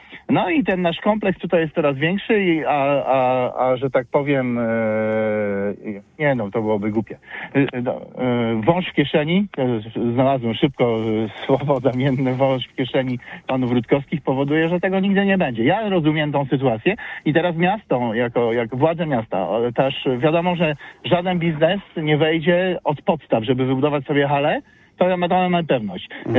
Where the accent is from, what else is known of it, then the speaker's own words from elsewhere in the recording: Poznań, Greater Poland Voivodeship, Poland; jak my, jako Poznaniacy sobie nie zainwestujemy w porządną halę